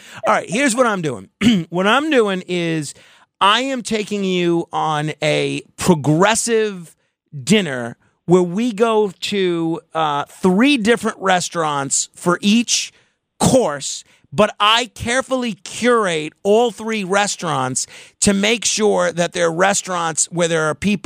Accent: New York, United States; Like, so we're in my territory, my hometown.

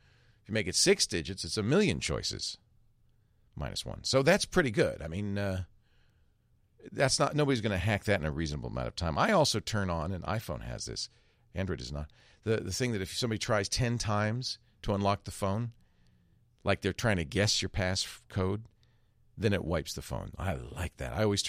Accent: Providence, Rhode Island, United States; I grew up in Providence, which means I'm used to Gloucester, Mass.

